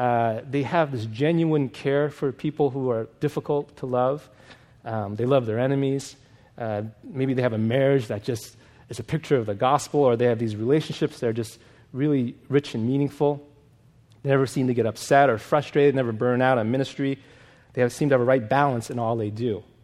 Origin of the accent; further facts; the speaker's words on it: New York, United States; now in Los Angeles, United States; I've been in LA for now 20 years. I'm originally from New York.